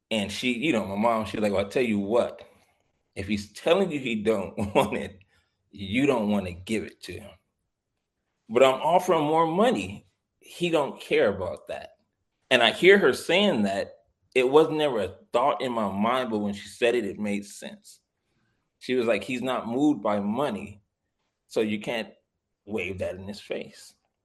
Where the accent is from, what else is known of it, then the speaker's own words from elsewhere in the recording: Watts, California, United States; We grew up in Watts.